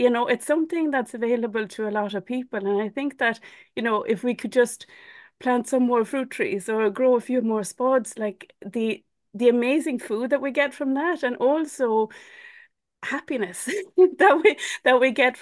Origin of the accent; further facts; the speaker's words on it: Sweden; now in Cork, Ireland; to come from a little island in Sweden and ending up in little island in Ireland. So for me, growing up was idyllic. I don't think that we can use any other word for it. Very, very small island off the west coast of Sweden. No cars.